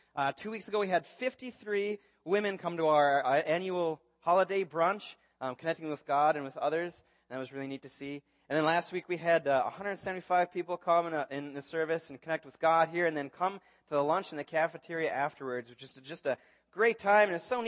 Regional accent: Blaine, Minnesota, United States; I grew up in Blaine, and I went to Madison Elementary just down the road.

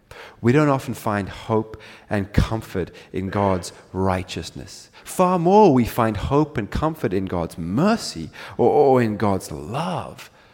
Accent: Zimbabwe; moved away; I'm from Zimbabwe, that's my home. And when I was living there

